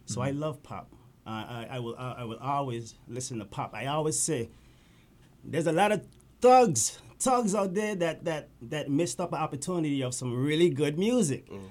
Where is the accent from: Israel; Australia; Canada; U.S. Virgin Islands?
U.S. Virgin Islands; St. Thomas; moved away; I'm from the Virgin Islands. I moved here in around 95, so I've been here since. I was born and raised the Virgin Islands, St. Thomas Virgin Islands, not the British, the USVI.